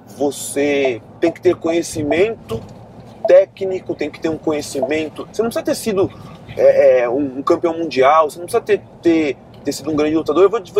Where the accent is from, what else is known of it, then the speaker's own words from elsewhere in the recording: São Paulo, Brazil; A gente cresceu na Zona Leste de São Paulo, ali no Fundão, ali, São Mateus.